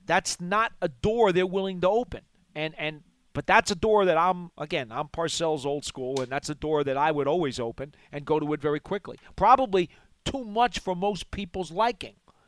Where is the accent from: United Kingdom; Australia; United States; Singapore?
United States; Northeast; You know, I'm a paisan from the Northeast. This is where I belong.